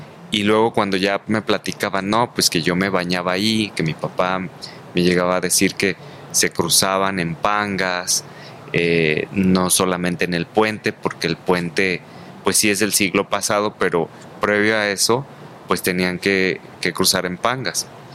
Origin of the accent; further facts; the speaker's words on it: Zapotlán del Rey, Jalisco, Mexico; also born or lived in Guadalajara; en la comunidad donde yo crecí, nací aquí en Guadalajara, pero siempre vivimos en Zapotlán del Rey, que es de donde se oriundó mi padre. Entonces allí tienes tu casa. De pequeño fui a la escuela allí